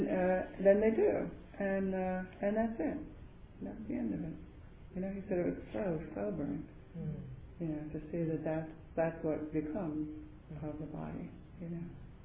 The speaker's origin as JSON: {"language": "English", "region": "New Jersey", "country": "United States", "tie": "born there", "said": "This little town that I was born in New Jersey had its 75th anniversary jubilee celebration."}